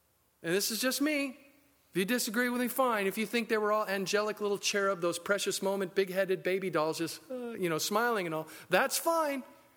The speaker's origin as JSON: {"language": "English", "region": "California", "country": "United States", "said": "And say, hey … dude, because we're from California, they have to say dude all the time."}